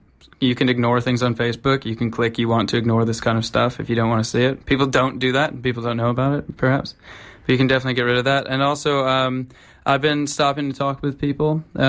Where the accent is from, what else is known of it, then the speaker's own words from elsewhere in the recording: Chicago, Illinois, United States; As we've said … I'm from Chicago originally.